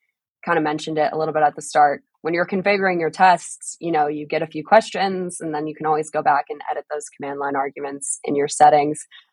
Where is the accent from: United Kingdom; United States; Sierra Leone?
United States; Boston, Massachusetts; And I'm from Boston, too.